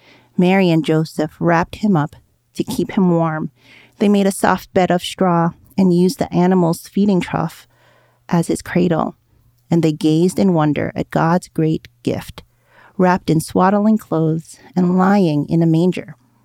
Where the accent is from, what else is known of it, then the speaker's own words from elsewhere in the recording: Philippines; now in United States; So I grew up in the Philippines, and no one does Christmas quite like my people.